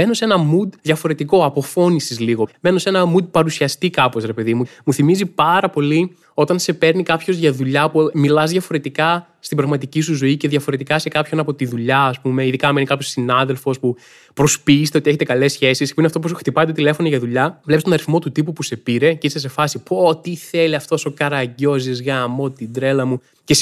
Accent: Trikala, Thessaly, Greece; born there; παρακαλώ πολύ να συγχωρέσετε την προφορά μου, γεννήθηκα στα Τρίκαλα και όχι στην Οξφόρδη

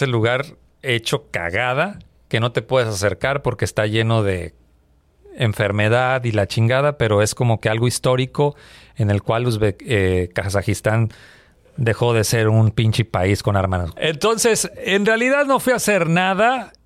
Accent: Mexico City, Mexico; Ah, pues porque yo soy chilango.

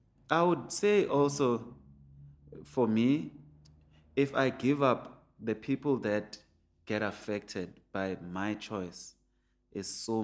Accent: Pimville, Gauteng, South Africa; And I grew up in Pimville, which has a golf course.

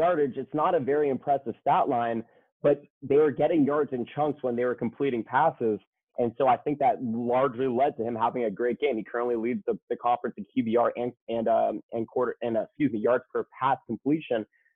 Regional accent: Calabasas, California, United States; transfer from Nebraska, from my hometown of Calabasas.

